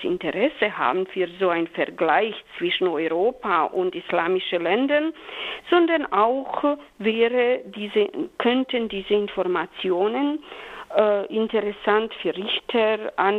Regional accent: Bosnia & Herzegovina; also Ex-Jugoslawien bzw. Bosnien-Herzegowina, da komme ich

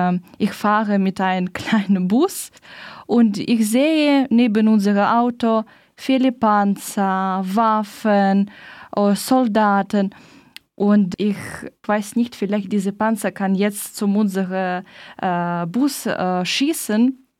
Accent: Berdyansk, Zaporizhzhia Oblast, Ukraine; German is a second language; Ich komme auch ursprünglich aus Berdjansk. Es ist 7 Stunden von Kharkiv.

